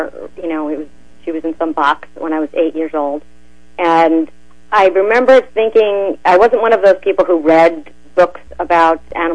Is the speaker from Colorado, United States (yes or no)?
no; New York, United States; now in Florida, United States; I moved to Florida about 12 years ago, and I came from New York.